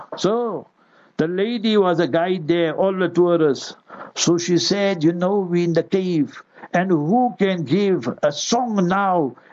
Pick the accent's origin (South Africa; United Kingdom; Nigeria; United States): South Africa; I said, I'm from South Africa.